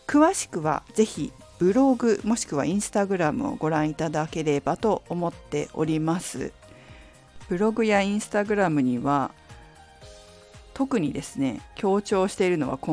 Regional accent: Fukushima, Japan; now in Tokyo, Japan; 私も福島県福島市出身なので、2月は超寒いということを知っております。

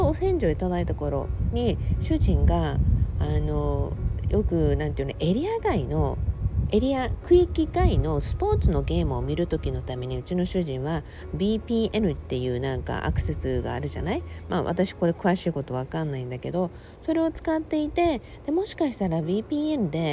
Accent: Okinawa, Japan; 私は地元沖縄を応援しようと思い

